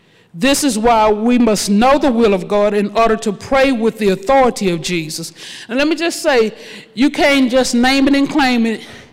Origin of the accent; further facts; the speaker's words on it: St. Augustine, Texas, United States; I'm from St. Augustine, so, you know, we talk about Fisna and y'all and stuff, so, you know, you might need a translation.